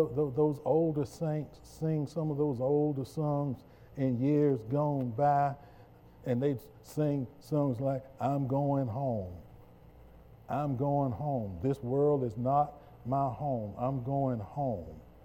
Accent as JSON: {"language": "English", "region": "South Carolina", "country": "United States", "tie": "born or raised there", "said": "Yes, the United States of America is my home country. South Carolina is my home state."}